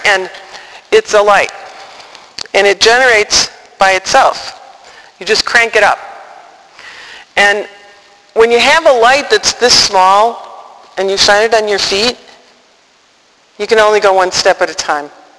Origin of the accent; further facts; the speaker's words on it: Chicago, Illinois, United States; And so, I am here from Chicago to bring you hope.